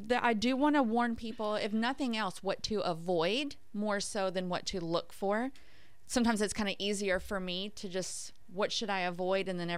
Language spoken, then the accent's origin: English; Kentucky, United States; I'm from Kentucky. I say bovine.